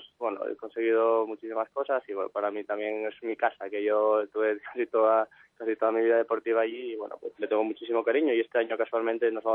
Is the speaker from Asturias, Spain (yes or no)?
yes; Asturias, Spain; aquí hay gente asturiana que es de mi tierra